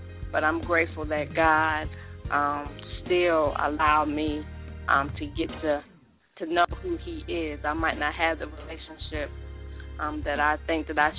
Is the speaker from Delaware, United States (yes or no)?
yes; Delaware, United States; I'm from Delaware, and that's where all of my family's from. And when I made the step to move to Georgia, he did start to call more.